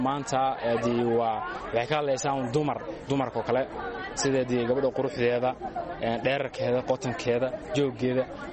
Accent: Somali Region, Ethiopia; waxaan ka soo jeedaa gobolka yaani afdheer

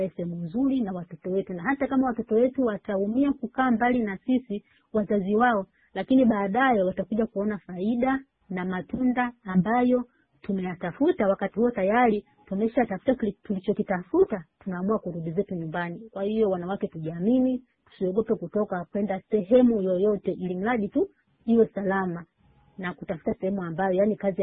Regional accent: Tanzania; moved away

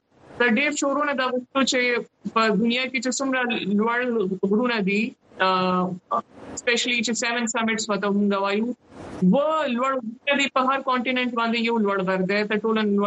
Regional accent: Pakistan; مطلب زه اولنۍ پاکستانی يم

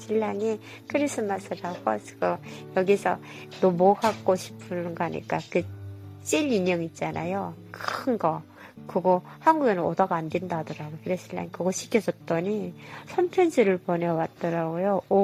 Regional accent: North Korea; now in South Korea; 교회에서 제가 북한 사람이라 하니까

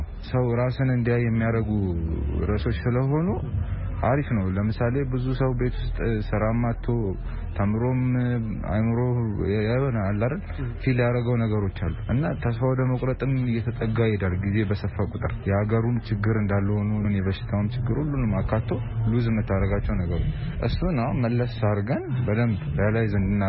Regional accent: Adama, Oromia, Ethiopia; ከአዳማ ነው የመጣሁት።

